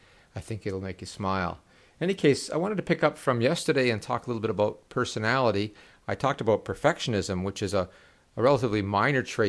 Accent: Canada; Being a Canadian

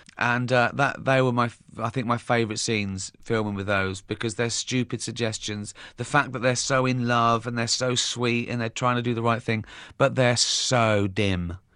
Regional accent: United Kingdom; That's because we're British.

